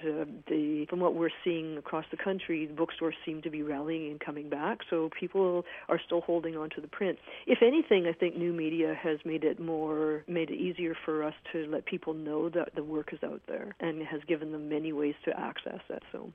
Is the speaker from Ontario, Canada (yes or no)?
no; Vancouver, British Columbia, Canada; when I grew up in Vancouver